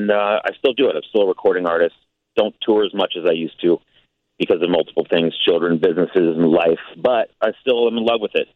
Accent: Chicago, Illinois, United States; I grew up in Chicago, too, so I grew up in Rogers Park.

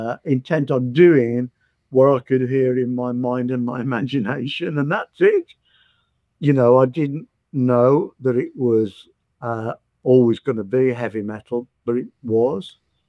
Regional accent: Birmingham, West Midlands, United Kingdom; And then when I saw … in 1978 supporting … in Birmingham, my hometown

